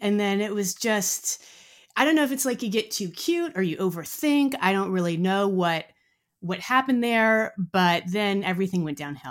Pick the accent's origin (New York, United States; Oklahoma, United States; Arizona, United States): Arizona, United States; also born or lived in Omaha, Nebraska / Colorado; I was born in Omaha, Nebraska, but my family kind of quickly, I basically kind of grew up in Colorado from, you know, like 4 or 5 years old up until middle school. Mm-hmm. And then from middle school on, I grew up in Arizona, went to college there.